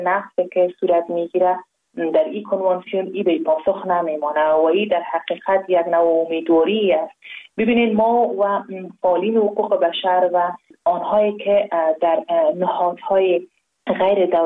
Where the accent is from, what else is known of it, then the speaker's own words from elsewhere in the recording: Afghanistan; also born or lived in Pakistan; ما دوباره از افغانستان آمدیم و به وطن از پاکستان به وطن خود برگشتیم. مکتب در افغانستان تمام کردم.